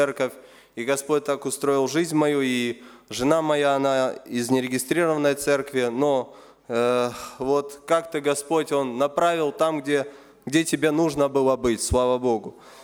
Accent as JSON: {"language": "Russian", "country": "Ukraine", "moved": "as an adult", "lives_now": "Belarus", "said": "Я и 18 лет приехал в Беларусь, сам я с Украины."}